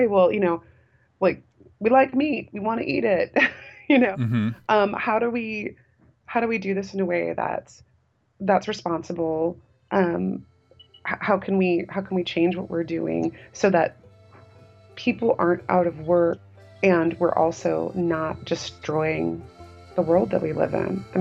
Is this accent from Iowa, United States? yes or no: yes; Dubuque, Iowa, United States; I'm from Dubuque originally, and of course, you know, big meatpacking town, Dubuque.